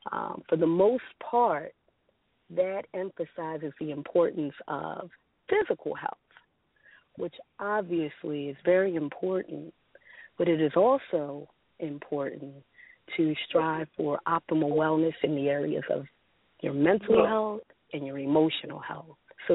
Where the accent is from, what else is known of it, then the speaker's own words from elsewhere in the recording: Philadelphia, Pennsylvania, United States; born there; now in Brooklyn, United States; Actually, I was born in Philadelphia. I currently reside in Brooklyn, New York. I've been here for a number of years, but I am originally a Philadelphia native.